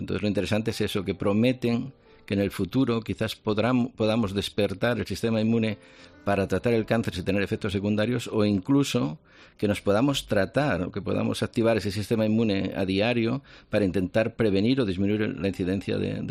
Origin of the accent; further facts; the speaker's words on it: Asturias, Spain; yo soy asturiano